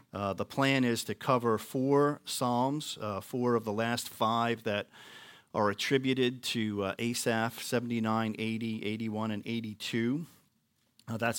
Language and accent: English; Mattituck, New York, United States; I grew up in Mattituck, which is a couple of towns to the west of that.